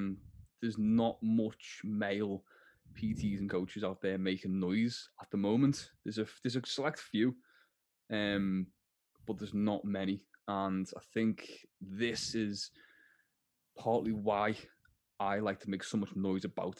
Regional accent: Liverpool, North West England, United Kingdom; I'm from Liverpool. I'm not sure if you can tell from the tidied up accent. Yeah, don't worry. So I'm from Liverpool

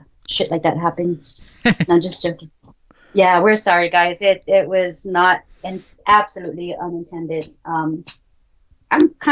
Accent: Texas, United States; Don't talk about fences. I'm from Texas.

